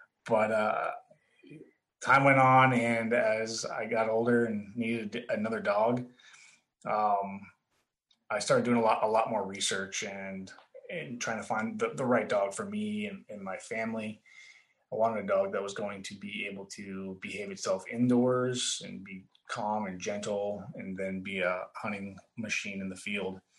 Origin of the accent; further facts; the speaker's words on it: California, United States; also born or lived in Florida; now in Texas, United States; But we grew up in Texas. And we were born in Texas, actually, and moved to California very early on. We spent a long time in California. about a decade, and then we spent another decade plus in Florida